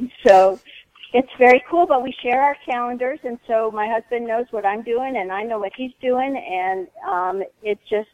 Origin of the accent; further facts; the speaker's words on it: California, United States; And we come from Southern California, like I said, so the traffic here to me is nothing but...